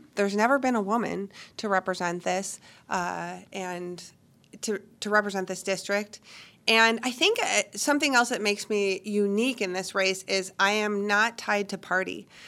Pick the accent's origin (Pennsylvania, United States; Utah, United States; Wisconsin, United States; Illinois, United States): Wisconsin, United States; Viroqua; I'm from Viroqua. And so in Viroqua, there are quite a few.